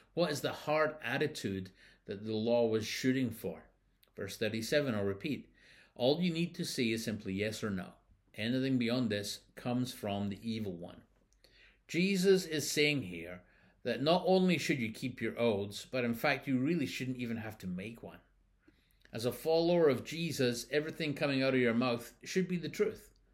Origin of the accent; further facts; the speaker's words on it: United Kingdom; now in Canada; because being British, I'm already a citizen of the Queen, and so I was swearing allegiance to the Queen, of whom I was already a citizen.